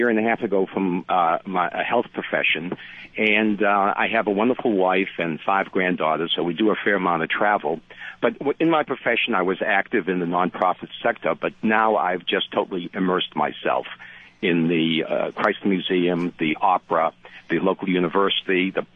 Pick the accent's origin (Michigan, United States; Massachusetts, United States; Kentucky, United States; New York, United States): Massachusetts, United States; Boston; I'm originally from Boston. You picked that up.